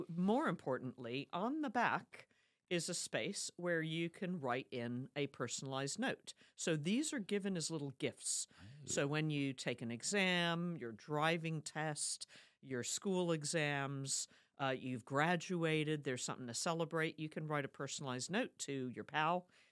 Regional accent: Germany; now in United Kingdom; I've loved it because I speak French and German. I was raised in Germany as a kid. I've been here in the UK now almost 36 years

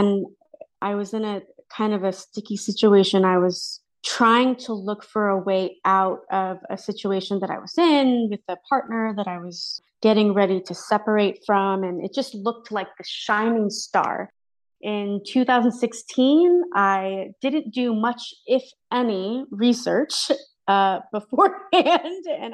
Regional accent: Ashland, Oregon, United States; I moved from Ashland, Oregon, Southern Oregon.

